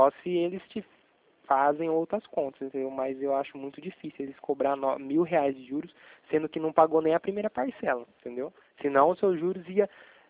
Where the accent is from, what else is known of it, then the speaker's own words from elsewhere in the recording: Itatiba, São Paulo, Brazil; Não, sou daqui de Itatiba